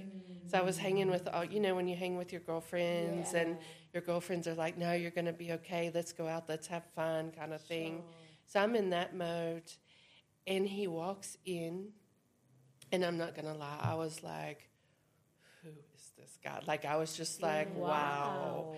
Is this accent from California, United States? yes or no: no; North Carolina, United States; I was born in America. I was born in North Carolina, the mountains of North Carolina. I grew up on a farm in the States.